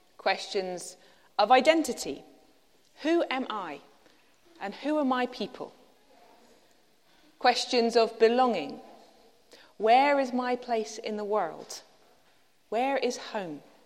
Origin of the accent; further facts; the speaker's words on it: Netherlands; Some of you will know that I was born in Holland and lived there on and off growing up.